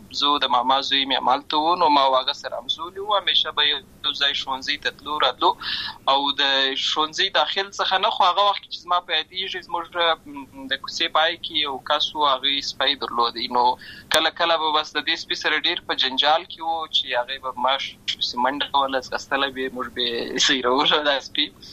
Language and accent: Pashto; Lashkar Gah, Helmand, Afghanistan; زه په اصل کې د اروزګان ولایت یم، اما زه په هلمند ولایت لشکرګاه کې پیدا شوی یم، اما د لوی سوی یم.